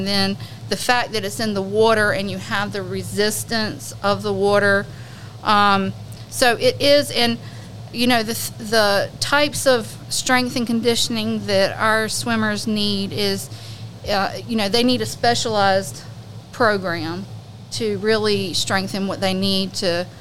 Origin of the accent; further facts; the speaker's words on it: Florence, South Carolina, United States; I'm from Florence. I actually graduated from South Florence High School